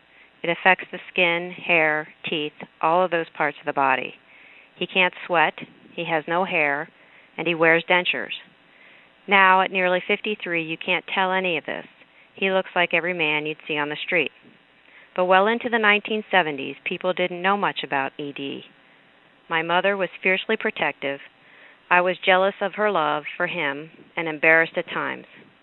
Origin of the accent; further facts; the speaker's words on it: Pittsburgh, Pennsylvania, United States; I'm from Pittsburgh. I was born in 1963